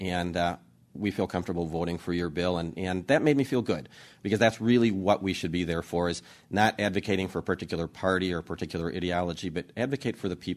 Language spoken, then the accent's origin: English; Wisconsin, United States; I was born and raised in La Crosse County, all within about 10 miles of where I actually grew up. And this is where I call home.